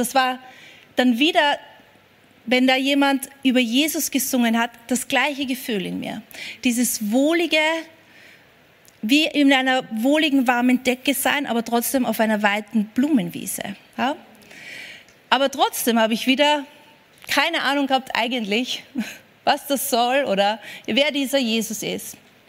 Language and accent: German; Vienna, Austria; Ich bin 1979 in Wien geboren. So, für die, die schnell rechnen, ich bin jetzt 43 Jahre alt. Und ich bin aufgewachsen in einer von diesen großen Siedlungen in Wien.